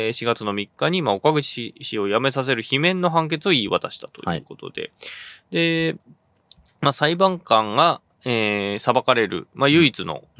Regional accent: Osaka, Japan; 私も大阪出身ですけど

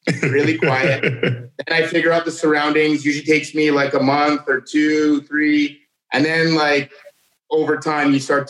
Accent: Canada; I'm from Canada and we can't legally get guns.

